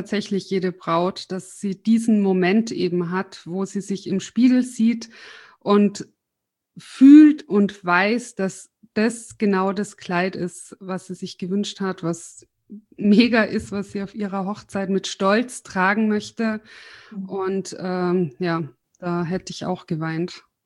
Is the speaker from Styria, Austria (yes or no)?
no; Tyrol, Austria; now in Munich, Germany; ich bin ja aus Tirol nach München gezogen